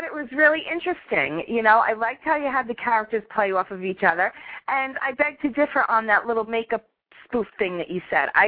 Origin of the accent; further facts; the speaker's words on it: Yonkers, New York, United States; A coincidence is how you and I came to meet, and we are both from Yonkers.